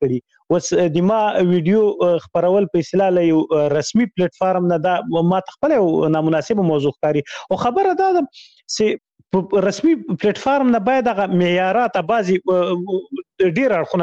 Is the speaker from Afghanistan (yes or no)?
no; Khyber Pakhtunkhwa, Pakistan; moved away; مشهور کمپو، زه په غو کې لوی سوی یم